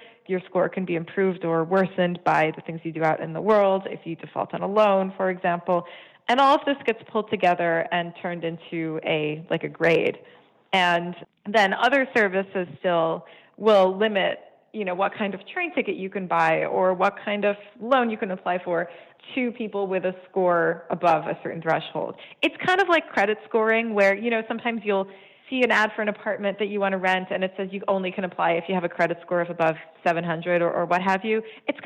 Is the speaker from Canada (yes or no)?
yes; Canada; I'm Canadian. I give my fingerprints every time I go to the airport.